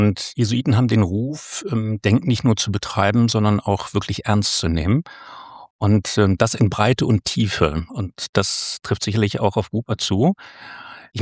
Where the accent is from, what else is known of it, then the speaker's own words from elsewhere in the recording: Berlin, Germany; weil als Berliner ohne Bundeswehr ist man auch jung genug.